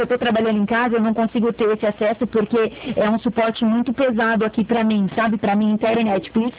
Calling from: Curitiba, Paraná, Brazil; eu sou daqui de Curitiba.

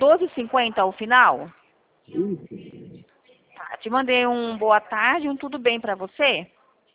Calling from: São Carlos, São Paulo, Brazil; É, eu sou aqui de São Carlos

